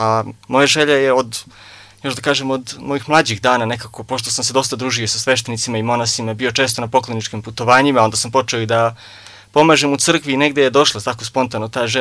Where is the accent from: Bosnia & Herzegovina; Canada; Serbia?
Serbia; Kragujevac, Šumadija; Naravno, ja imam 42 godine, iz Kragujevca sam